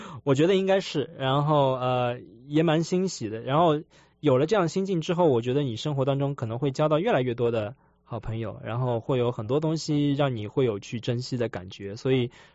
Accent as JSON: {"language": "Chinese", "region": "Shanghai", "country": "China", "moved": "as an adult", "lives_now": "United States", "said": "在我从上海来美国三年半以前来美国的那个点，我觉得是一个分水岭。因为来美国之后，我过的第一个生日恰好是我30岁的生日。"}